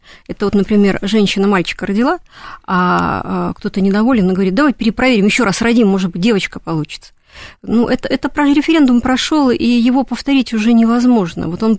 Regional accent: Crimea, Ukraine; я в Севастополе тоже работала замгубернатора, и когда вот я крымчанка, меня назначили в Севастополь, а мой предок в свое время приехал в Севастополь по приглашению Екатерины II, был такой балаклавский греческий батальон

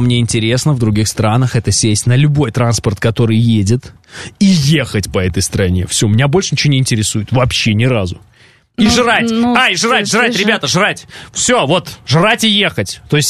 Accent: Ural, Russia; я же на реке вырос. Я вырос на Урале.

